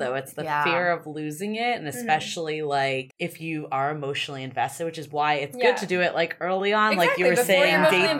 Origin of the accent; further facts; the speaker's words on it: Boston, Massachusetts, United States; because I'm from Boston also.